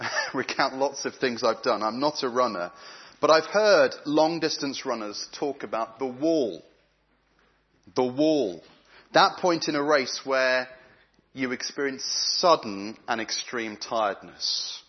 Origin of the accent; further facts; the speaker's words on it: Reading, South East England, United Kingdom; I grew up in Reading, and a friend of mine from school invited me to a youth conference in Swindon.